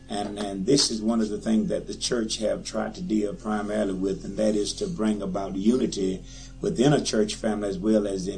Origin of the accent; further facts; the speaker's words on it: Mississippi, United States; also born or lived in Florida; But, however, I was born in Florida. But at an early age, we moved back to Mississippi.